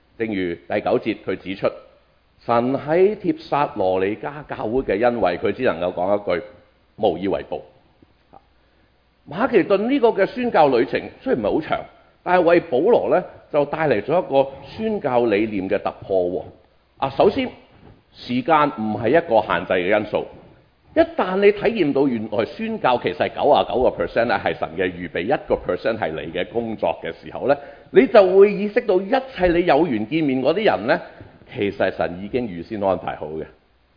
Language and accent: Cantonese; Guangdong, China; 我哋廣東人